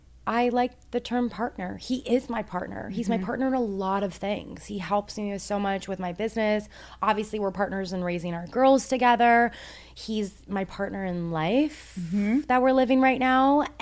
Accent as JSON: {"language": "English", "town": "Toronto", "region": "Ontario", "country": "Canada", "said": "like 21st birthday in Toronto. We're from Toronto."}